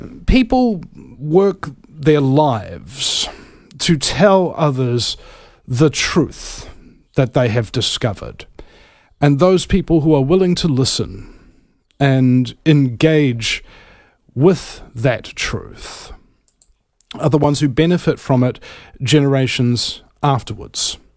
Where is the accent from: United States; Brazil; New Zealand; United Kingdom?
New Zealand; raised here in New Zealand. Lots of TV. And I was like, oh my goodness, that's why I don't sound like I'm from New Zealand.